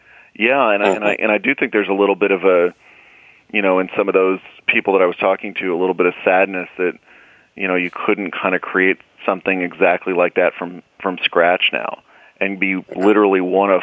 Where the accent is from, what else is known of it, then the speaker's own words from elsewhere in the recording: Dallas-Fort Worth, Texas, United States; And in my case, growing up in Dallas-Fort Worth, I had to literally turn the UHF dial to channel 33